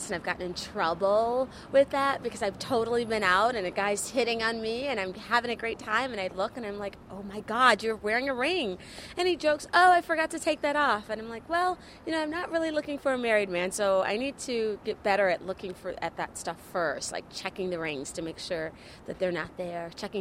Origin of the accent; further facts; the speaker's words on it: Illinois, United States; now in New York, United States; I'm originally from Illinois, and I've been in New York almost 5 years.